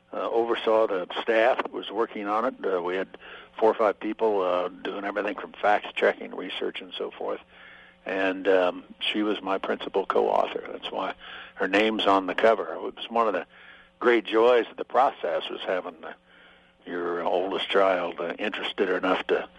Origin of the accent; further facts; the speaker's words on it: Nebraska, United States; also born or lived in Wyoming; my growing up in Nebraska and Wyoming, where my family came from